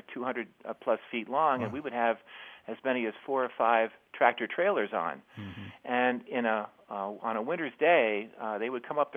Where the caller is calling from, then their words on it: South Burlington, Vermont, United States; I'm calling from South Burlington, Vermont.